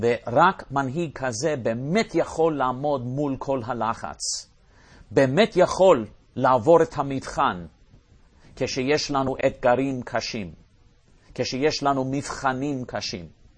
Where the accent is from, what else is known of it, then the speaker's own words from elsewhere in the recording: United States; אני יודע לעשות את זה בתור אמריקאי, בתור מישהו שמבין את העם האמריקאי